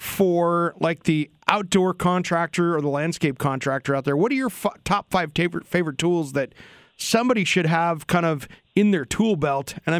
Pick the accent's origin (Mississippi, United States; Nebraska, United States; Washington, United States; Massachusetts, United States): Washington, United States; Richland; because I grew up in the Tri-Cities, went to Kamiokan High School and lived in Richland, and I know that place very well.